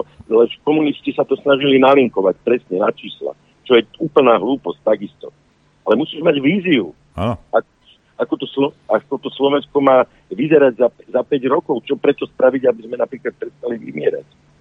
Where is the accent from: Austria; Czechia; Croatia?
Austria; tak akože my sme Rakúšania sa teraz tiež ohradili voči tomu